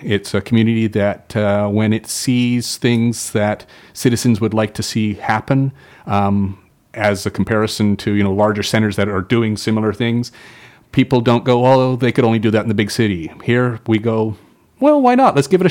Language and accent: English; Salmon Arm, British Columbia, Canada; proud that I came from Salmon Arm. Certainly family, you know, I'm proud I grew up in this community.